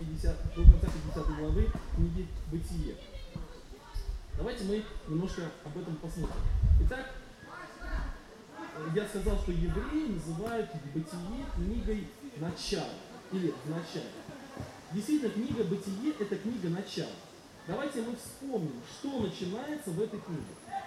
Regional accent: Volga region, Russia; Я жил, родился и вырос на Волге. Огромная река в районе Тольятти, она около 16 километров шириной.

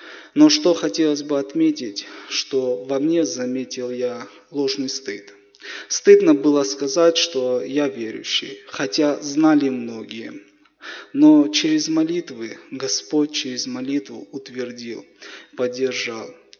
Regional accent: Nagorno-Karabakh, Azerbaijan; И я как из Карабахского, там родился, вырос. И у нас в школах уже учат к военному.

